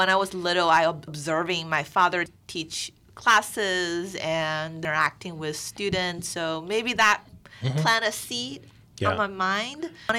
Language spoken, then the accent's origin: English; China; English is a second language; So my hometown, I would describe it as very like industrial because mm-hmm. of the railway and the transportation.